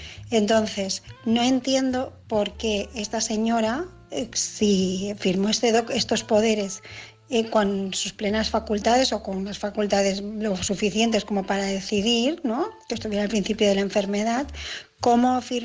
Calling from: Barcelona, Catalonia, Spain; de Barcelona y este mensaje es para el caso

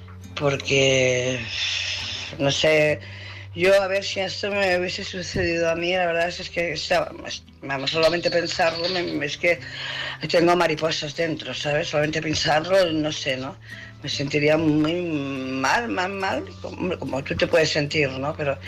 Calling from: Barcelona, Catalonia, Spain; de Barcelona.

